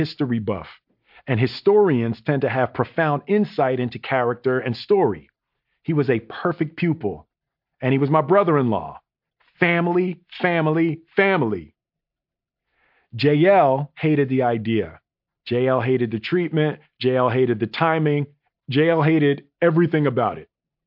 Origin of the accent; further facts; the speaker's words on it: Philadelphia, Pennsylvania, United States; I had never worked on a film in my hometown.